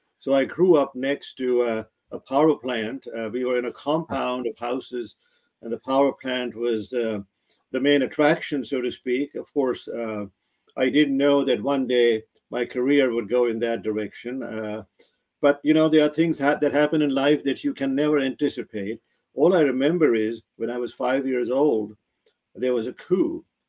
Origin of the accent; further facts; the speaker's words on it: Pakistan; moved away; That is correct. Yes, 1953, April 25th.